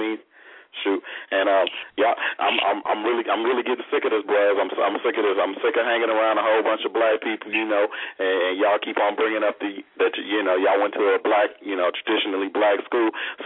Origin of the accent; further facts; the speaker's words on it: Detroit, Michigan, United States; I'm from Detroit, so I was looking at the Detroit Free Press online